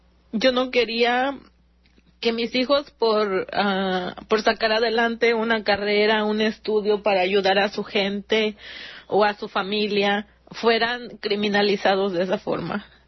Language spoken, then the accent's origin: Spanish; Mexico; now in United States; De esos 12 millones, más de la mitad somos mexicanos.